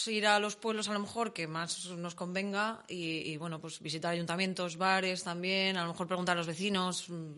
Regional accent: Madrid, Community of Madrid, Spain; Manu y yo somos de Madrid

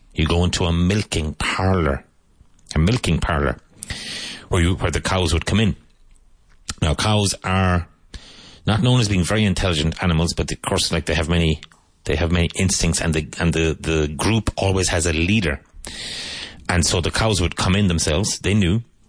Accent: Cork, Munster, Ireland; I'm from Ireland. I'm from the island of Ireland. I'm from Cork, which is on the south coast.

